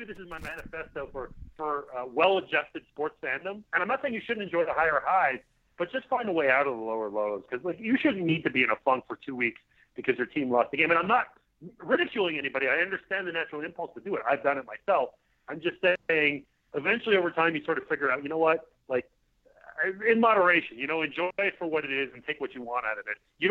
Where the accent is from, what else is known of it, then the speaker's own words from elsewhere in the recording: Montreal, Quebec, Canada; It's just because I grew up in Montreal.